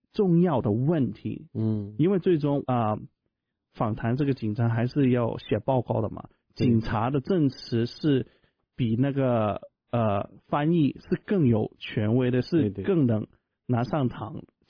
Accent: Taishan, Guangdong, China; Chinese is a second language; now in United States; 我是一个土生土长的台山人啊，我是在广东台山那里出生的，所以我会台山话还有广东话，然后我刚好是运气好，所以才学会了国语。

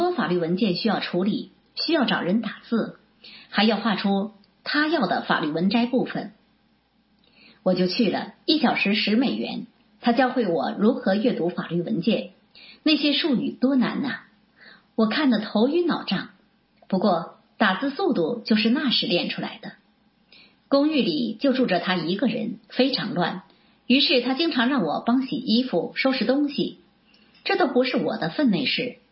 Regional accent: Wenzhou, Zhejiang, China; born there; 我出生在温州，这个地方从商氛围很浓厚，从小接触那些生意人

